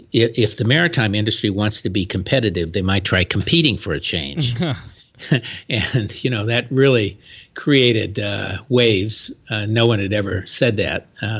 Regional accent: Florida, United States; Many of them down in my home state of Florida, the FanJul brothers are the kind of the biggest users of these subsidies.

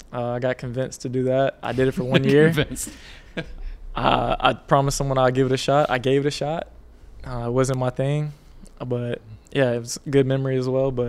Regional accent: Titusville, Florida, United States; also born or lived in Western North Carolina, United States; So I grew up in Titusville right there at a parish hospital. Until about 7 years old, 6, 7, then I moved up to North Carolina, Western North Carolina.

